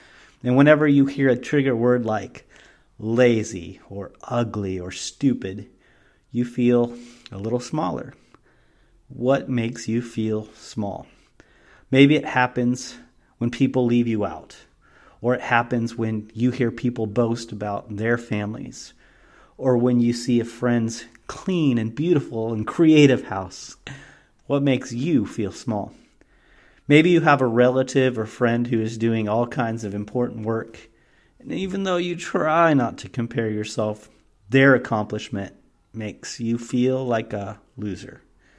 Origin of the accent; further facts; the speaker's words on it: Danville, Illinois, United States; I grew up near Danville, Illinois